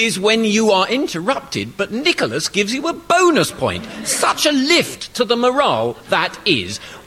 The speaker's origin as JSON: {"language": "English", "town": "Brighton", "region": "South East England", "country": "United Kingdom", "tie": "born or raised there", "said": "I haven't revealed this thus far in the show, but I was brought up in Brighton"}